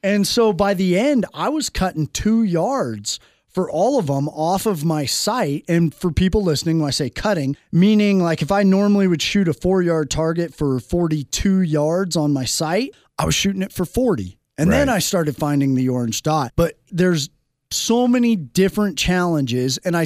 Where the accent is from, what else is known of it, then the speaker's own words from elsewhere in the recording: Nevada, United States; we're from Nevada. We shoot that stuff, these angles.